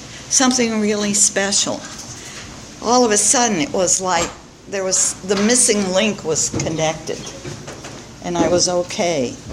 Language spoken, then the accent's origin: English; Goshen, New York, United States; I was born in New York City. Yay! And I had my first drink at 14, not New York City. We'd moved upstate New York to a little town called Goshen, New York.